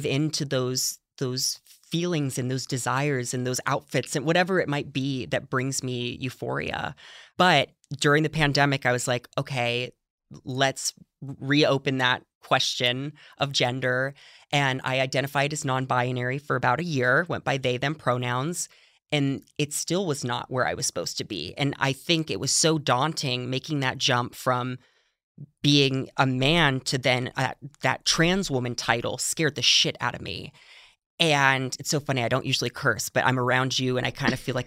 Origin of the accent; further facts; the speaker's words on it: Alpine, California, United States; The outskirts of San Diego.